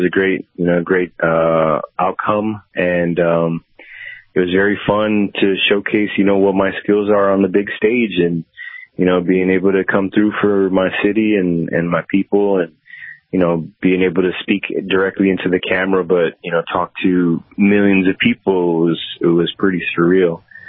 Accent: Chicago, Illinois, United States; And I'm from Chicago

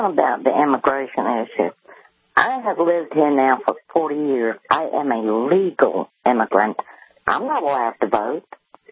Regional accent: England, United Kingdom; now in United States; I'm from England.

